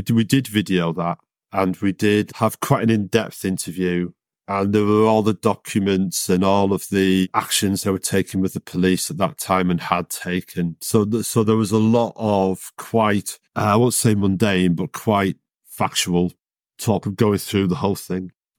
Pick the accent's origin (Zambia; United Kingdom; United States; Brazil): United Kingdom; Darlington, North East England; I was excited to do the story because I'm from Darlington. I remembered the story, and it's quite a small town.